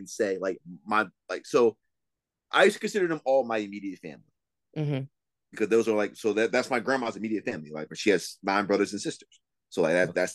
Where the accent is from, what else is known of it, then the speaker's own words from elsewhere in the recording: Philadelphia, Pennsylvania, United States; So it was always, I'm from Philly.